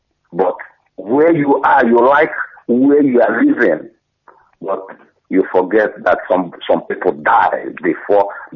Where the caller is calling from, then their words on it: Norway; I'm coming from Norway.